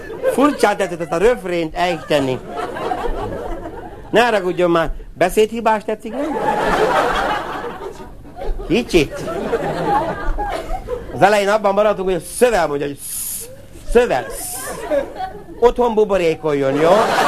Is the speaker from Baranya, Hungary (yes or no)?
no; Budapest, Hungary; now in -; Háború után, képzeljék, kőbányán nevelkedtem.